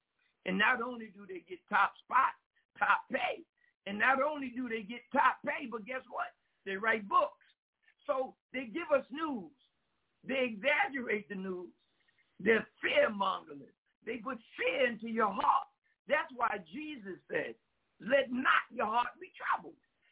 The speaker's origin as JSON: {"language": "English", "region": "New York", "country": "United States", "tie": "born or raised there", "said": "I grew up in New York as a young man."}